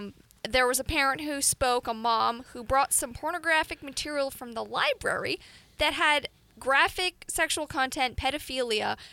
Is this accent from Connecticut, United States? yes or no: no; Fairfax, Virginia, United States; So I grew up in Fairfax, and I've got some people I know back there